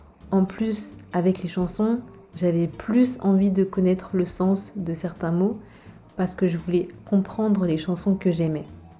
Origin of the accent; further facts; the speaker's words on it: Paris, Île-de-France, France; je suis française. Je suis née et j'ai grandi à Paris et en région parisienne et je suis passionnée d'apprentissage de langues étrangères. J'ai appris et je continue d'apprendre l'anglais, l'espagnol et le chinois mandarin.